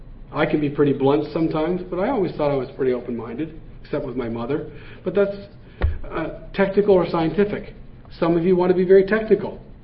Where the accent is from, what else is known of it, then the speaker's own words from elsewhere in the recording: Canada; now in United States; I'm from Canada. So, but number two, my grandmother was a senator in Canada.